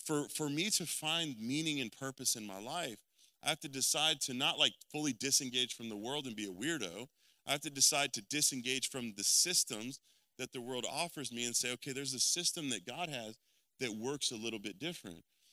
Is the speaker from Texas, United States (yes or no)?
yes; Texas, United States; I'm from Texas, right? So we're all kind of in the South. We're very aware of Christianity and culture.